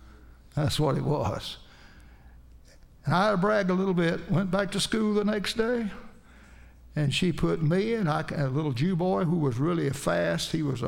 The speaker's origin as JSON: {"language": "English", "region": "Georgia", "country": "United States", "tie": "born or raised there", "accent": "Georgia", "said": "So I go in to sit down with overalls on, talking my Georgia accent. Some of the words that they didn't have here in Florida I still used"}